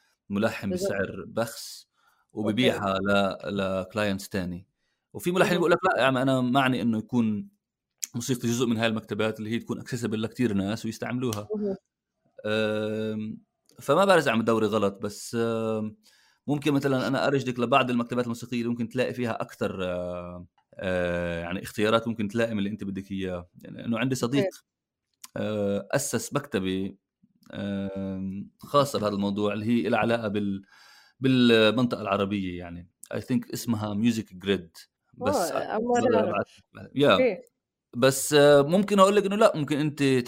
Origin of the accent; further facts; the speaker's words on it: Northern District, Israel; أنا من شمال فلسطين أنا ابن الجليل طب أنا ثقافيا من ناحية كوزين ومن ناحية لهجة ومن ناحية موسيقى أنا كتير قريب على جنوب لبنان